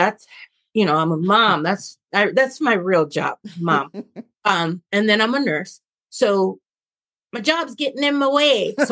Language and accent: English; Oakland, California, United States; I'm originally from Oakland.